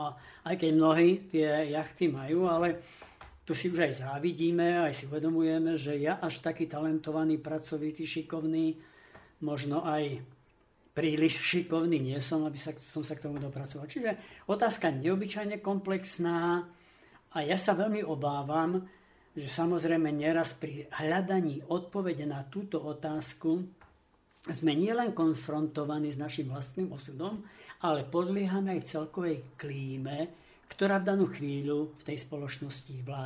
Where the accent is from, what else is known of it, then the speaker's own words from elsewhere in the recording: Spiš, Slovakia; ja keď teraz sa vyberiem raz za uhorský rok na Spiš, odkiaľ pochádzam, alebo ďalej na východ, nestačím sa čudovať